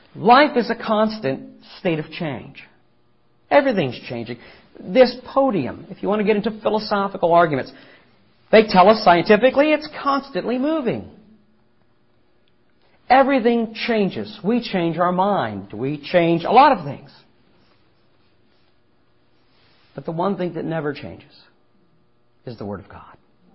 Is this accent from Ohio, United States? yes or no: yes; Ohio, United States; Needless to say, I was raised in Ohio, or for those who are more grammatically want to see correctness, reared in Ohio.